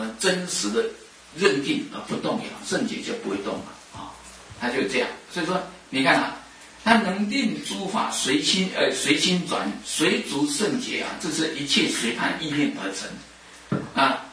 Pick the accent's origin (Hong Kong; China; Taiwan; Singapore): Taiwan; 我们台湾话不是有句话